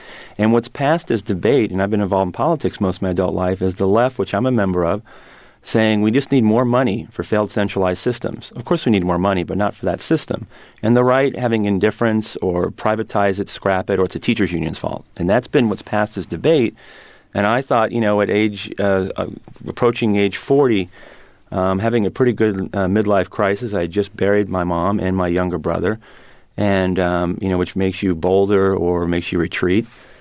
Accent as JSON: {"language": "English", "town": "Cupertino", "region": "California", "country": "United States", "tie": "born or raised there", "said": "Well, I'm a Californian, and, you know, on Saturday, I'm going to my 30th high school reunion in Cupertino, California, you know, and that was a special place. My mom moved us 7 blocks from San Jose schools to Cupertino schools"}